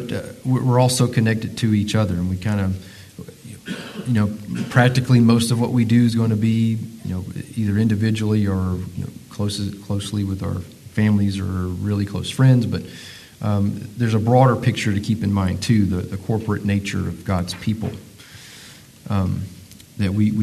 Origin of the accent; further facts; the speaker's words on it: North Carolina, United States; I'm from North Carolina. So when you're talking to more than one person, you say all y'all.